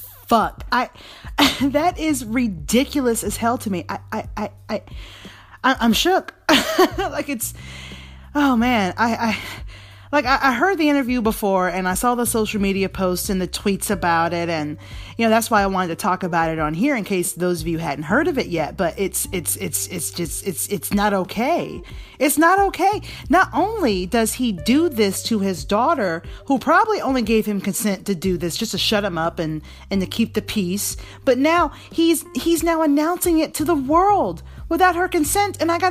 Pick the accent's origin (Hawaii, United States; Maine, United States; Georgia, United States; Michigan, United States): Georgia, United States; Atlanta; I'm from Atlanta. I love your music.